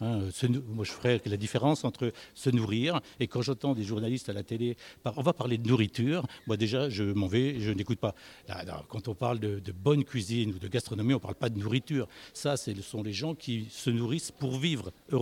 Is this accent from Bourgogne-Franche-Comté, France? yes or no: yes; Dijon, Bourgogne-Franche-Comté, France; moved away as an adult; now in Lyon, France; je suis à Bourguignon, je suis né en Bourgogne, à Dijon, où j'ai vécu 25 ans, mais je suis arrivé à Lyon pour faire mes études en 1980 et j'ai plus jamais quitté Lyon.